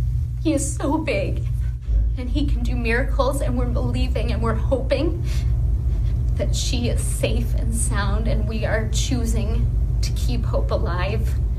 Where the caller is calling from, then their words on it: Ohio, United States; I'm posting from Ohio today as family is scattered around the country